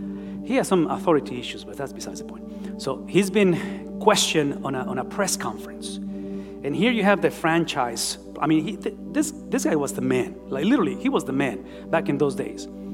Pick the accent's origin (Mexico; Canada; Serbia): Mexico; first language Spanish; English is a second language; now in United States; I told you that 1990, I came from Mexico into the United States. The evidence of my 30 years of pilgriming and journeying through this country is that I tried to speak English. English is the evidence that I've been here for a while. Spanish is who I am.